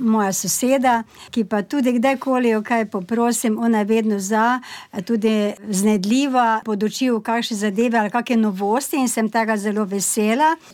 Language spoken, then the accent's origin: Slovenian; Ljutomer, Mura, Slovenia; Ja, mi prihajamo iz Ljutomera